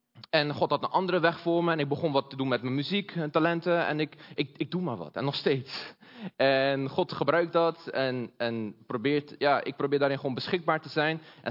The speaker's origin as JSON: {"language": "Dutch", "country": "Brazil", "said": "Ik kom uit Brazilië. Net als mijn moeder die daar zit."}